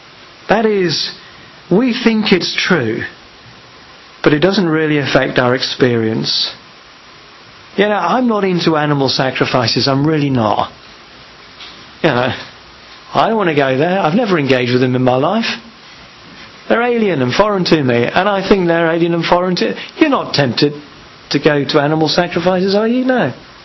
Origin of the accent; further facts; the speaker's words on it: United Kingdom; It means we don't go around, I'm a British Christian.